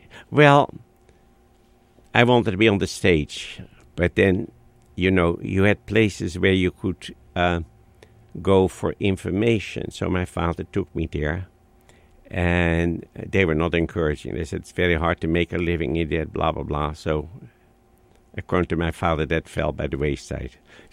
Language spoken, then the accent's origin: English; Rotterdam, South Holland, Netherlands; English is a second language; Oh, it was a lively city. Of course, we had all these harbors, so there was a lot of international people coming there too.